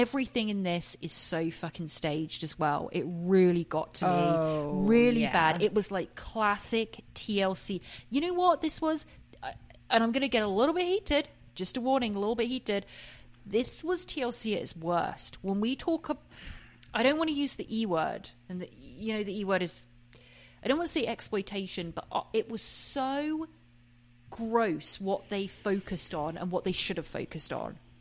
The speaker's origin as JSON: {"language": "English", "region": "England", "country": "United Kingdom", "said": "I'm from England, I can say that."}